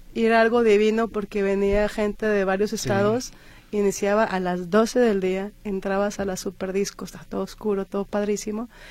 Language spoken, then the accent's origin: Spanish; San Miguel el Alto, Jalisco, Mexico; soy de San Miguel el Alto, orgullosamente alteña.